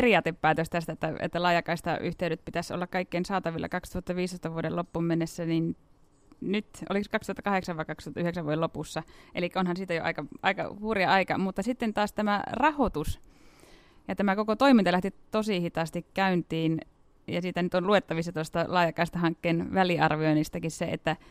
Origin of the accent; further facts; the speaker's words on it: North Ostrobothnia, Finland; kaupungissahan minä asun, mutta en ikinä ole kaupunkilaisiksi itseäni suostunut sanomaan. Ja olen siis Pohjois-Pohjanmaalta kotoisin maatilan kasvattaja ja koko lomani vietin niin syvällä maaseudulla, kun vaan pystyy olemaan.